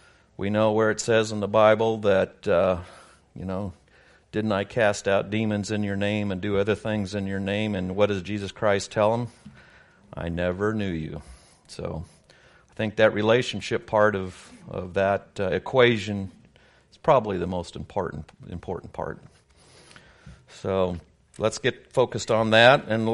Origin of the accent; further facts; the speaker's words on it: Colorado, United States; I'm from Colorado